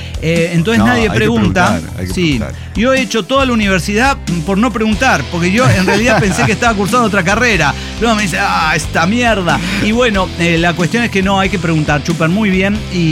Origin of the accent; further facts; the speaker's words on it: Veracruz, Mexico; now in Mexicali, Mexico; yo soy del puerto de Veracruz.